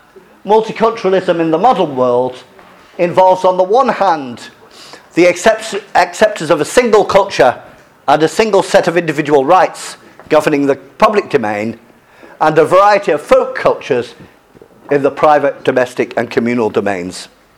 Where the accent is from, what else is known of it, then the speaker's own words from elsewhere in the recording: England, United Kingdom; I was brought up a Catholic in England.